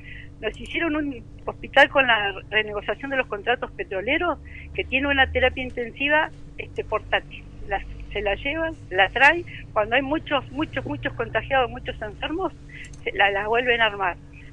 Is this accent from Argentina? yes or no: yes; Argentina; unirnos como argentinos